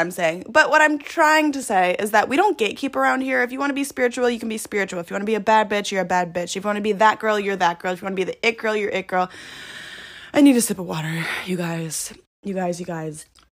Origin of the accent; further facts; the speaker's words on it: Chicago, Illinois, United States; I'm originally from Chicago, so it's not really a super big shift in dynamic.